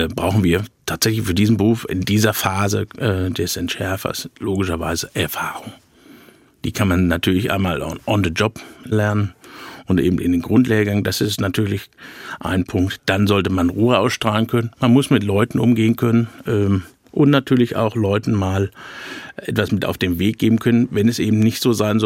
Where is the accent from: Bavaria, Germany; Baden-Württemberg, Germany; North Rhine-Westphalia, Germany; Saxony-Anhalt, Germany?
Saxony-Anhalt, Germany; Wolfen; also born or lived in Dessau; Ich bin gebürtig aus Sachsen-Anhalt, in Dessau geboren und in der Nähe in Wolfen aufgewachsen.